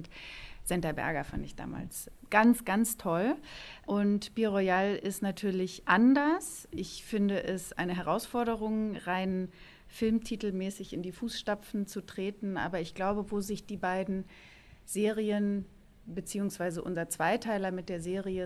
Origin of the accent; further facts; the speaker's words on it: Bavaria, Germany; weil ich komme ja aus Bayern.